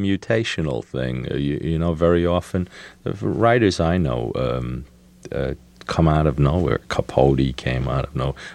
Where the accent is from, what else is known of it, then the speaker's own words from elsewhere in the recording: United States; Well, my parents were born in Hungary, Romania. But they don't really want to know. I'm an American, you know, a third-generation American. All right, I'm Jewish.